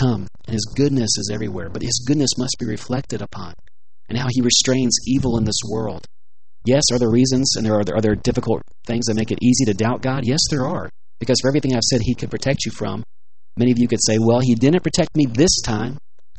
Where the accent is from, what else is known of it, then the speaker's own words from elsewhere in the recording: Atlanta, Georgia, United States; back as a student, growing up in Atlanta, Georgia, I was with my church youth group